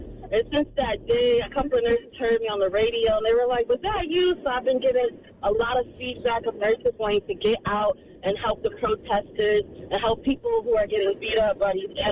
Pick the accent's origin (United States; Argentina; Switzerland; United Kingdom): United States; Florida; now in New York, United States; because I know you be coming for people from Florida. I'm from Florida. So thank you.